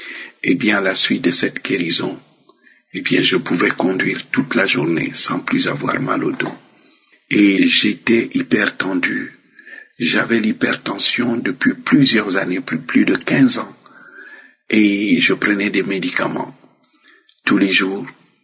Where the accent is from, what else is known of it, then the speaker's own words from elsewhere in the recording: Cameroon; now in France; Je suis Camerounais vivant en France